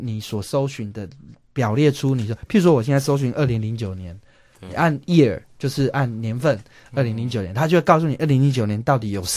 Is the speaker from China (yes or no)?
no; Taiwan; 可是事实上在我们台湾人听就是其实是中国风